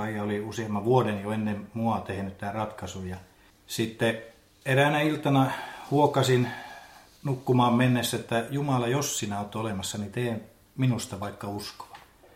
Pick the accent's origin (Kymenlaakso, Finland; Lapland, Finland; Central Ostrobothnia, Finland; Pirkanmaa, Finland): Central Ostrobothnia, Finland; Kokkola; also born or lived in Veteli / Ullava; Minä synnyin Vetelissä, asuin Ullavassa vanhempieni kanssa 2-vuotiaana, muutettiin Kokkolaan ja nuoruuteni ja miehuuteni elin siellä Kokkolassa sitten.